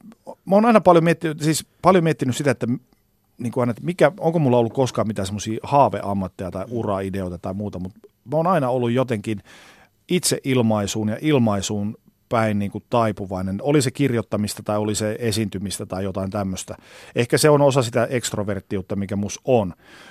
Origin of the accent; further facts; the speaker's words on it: Oulu, North Ostrobothnia, Finland; Mä oon siis Oulusta alun perin kotoisin.